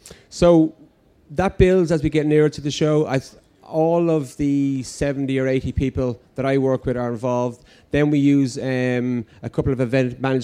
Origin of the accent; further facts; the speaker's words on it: Ireland; And particularly, as I said, I think being Irish, we like to have a bit of space